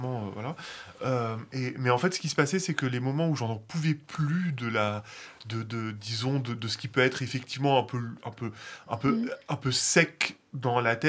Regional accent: Bethlehem, West Bank, Palestine; also born or lived in Jerusalem; je suis né à Jérusalem, mais j'ai grandi à Bethléem. Pardon. Je suis de Bethléem, en effet. Enfin, je suis bethléemitain très profondément.

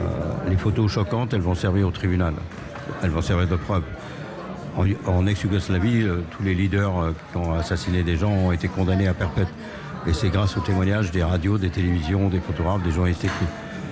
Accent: France; Moi, je suis français, je viens de France.

